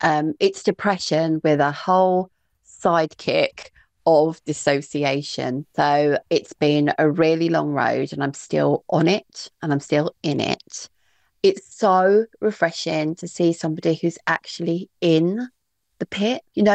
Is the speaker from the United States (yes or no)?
no; Whitstable, South East England, United Kingdom; I'm from Whitstable.